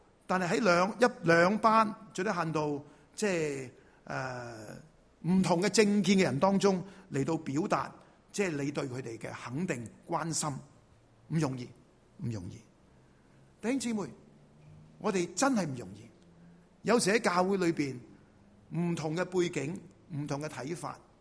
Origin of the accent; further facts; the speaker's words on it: Chaozhou, Guangdong, China; 我哋潮州人。食完啲饭倒啲水落去咪潮州粥咯